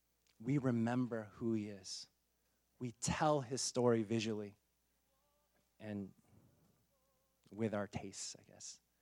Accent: United States; I know, because we're American, we like, oh, it's like, it's about me.

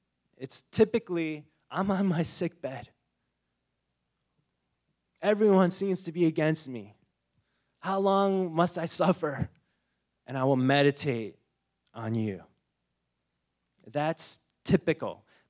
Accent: United States; maybe it's just because we're so American and we're so individualistic

